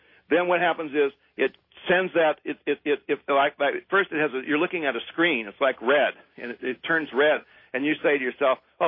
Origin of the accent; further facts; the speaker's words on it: Ann Arbor, Michigan, United States; moved away as an adult; Yeah, well, I'm from Ann Arbor, don't forget.